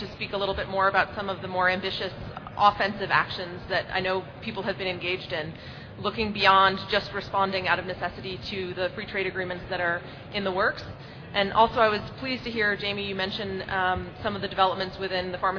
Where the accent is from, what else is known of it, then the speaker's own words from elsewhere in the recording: United States; from the United States.